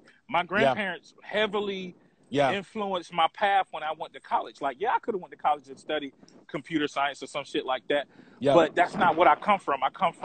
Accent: Georgia, United States; And because I'm originally from Georgia.

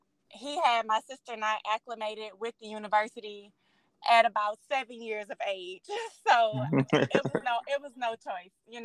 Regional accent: Baton Rouge, Louisiana, United States; I'm from Baton Rouge, Louisiana. I was born and raised here.

